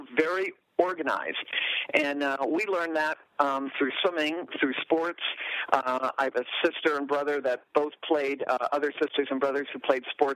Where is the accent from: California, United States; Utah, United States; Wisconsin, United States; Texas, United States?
Wisconsin, United States; Growing up in Wisconsin, it was a farm area.